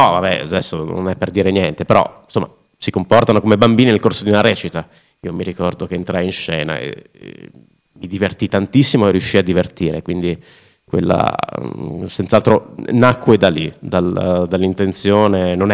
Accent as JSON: {"language": "Italian", "town": "Sasso Marconi", "region": "Emilia-Romagna", "country": "Italy", "tie": "born or raised there", "also_born_or_lived": "Bologna", "said": "io sono nato a Bologna, ho sempre vissuto, sono cresciuto a Sasso Marconi e quindi sono stato lì da quelle parti, sono cresciuto da quelle parti, le scuole le ho fatte lì."}